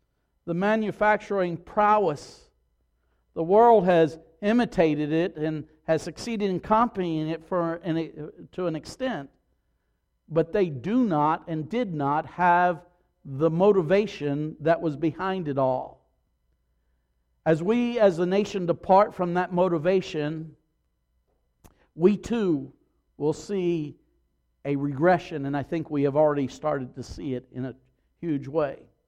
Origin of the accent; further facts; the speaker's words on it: Tennessee, United States; from my home state of Tennessee